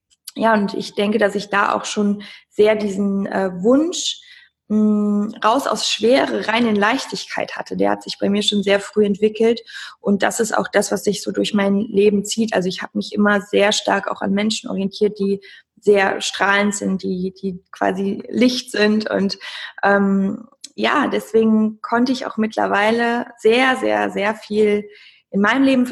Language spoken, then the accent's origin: German; Cologne, North Rhine-Westphalia, Germany; ich komme aus Köln